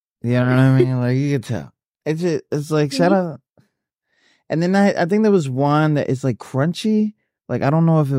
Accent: Puerto Rico; Yeah, I'm Hispanic. I'm from Puerto Rico.

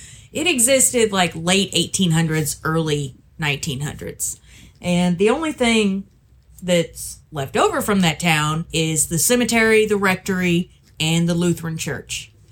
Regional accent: Burkburnett, Texas, United States; But, so I grew up in Burke Burnett, Texas.

